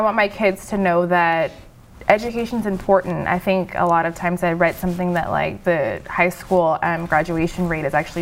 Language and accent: English; Friendswood, Texas, United States; So we're from Friendswood. I graduated from Clearbrook High School.